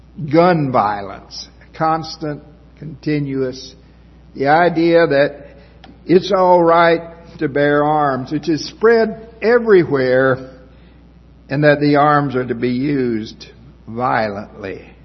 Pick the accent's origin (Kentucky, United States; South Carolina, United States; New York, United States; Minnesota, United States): South Carolina, United States; growing up in the Low Country